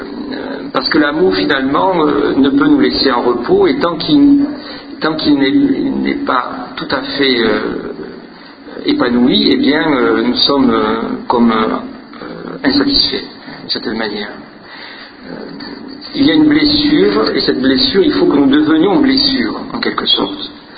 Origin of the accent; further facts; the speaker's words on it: France; Tiens, peut-être vous avez reconnu que mon accent m'a trahi. Je suis de la France.